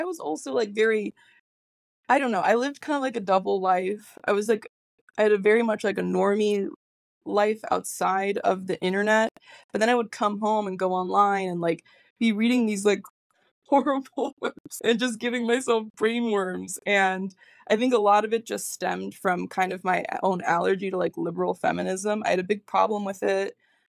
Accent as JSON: {"language": "English", "region": "Midwest", "country": "United States", "said": "I'm from the Midwest."}